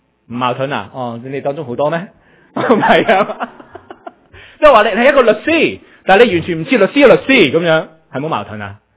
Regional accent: China; 系咪我哋都系中国人啊？

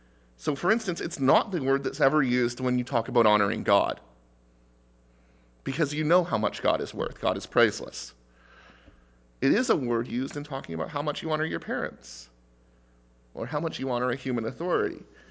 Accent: Canada; also born or lived in United States; Well, I need to worry about Canada because I'm Canadian. I need to worry about the States because I'm American

